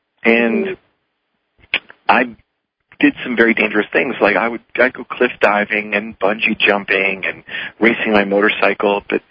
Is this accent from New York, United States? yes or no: yes; New York City, New York, United States; born there; I was born in New York City, and I live what I like to refer to as a blessed life.